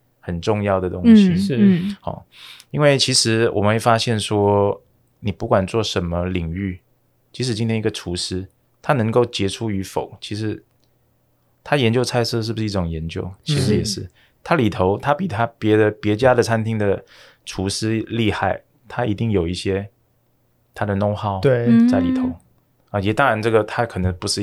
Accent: Taiwan; 我们台湾人呢他们是越洋要飞到日本

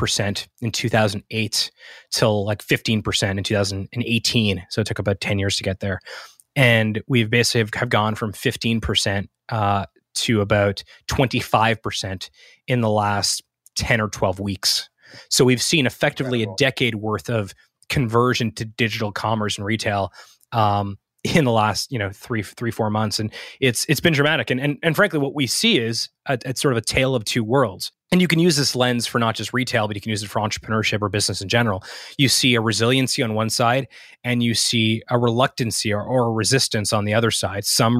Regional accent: Boca Raton, Florida, United States; also born or lived in Montreal, Canada; So I was born in Montreal in Canada. I grew up in South Florida, Boca Raton. I went to school there as a kid.

